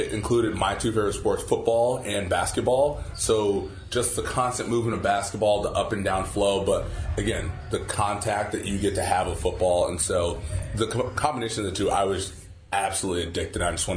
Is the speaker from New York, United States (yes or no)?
no; New Jersey, United States; now in California, United States; Yeah, so I grew up in New Jersey, and I was a baseball, basketball, football guy